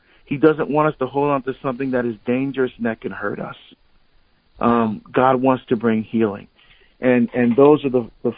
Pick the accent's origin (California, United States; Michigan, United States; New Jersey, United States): New Jersey, United States; I was making my way from Oregon back to Newark, because I grew up in Jersey, and that's where my dad died.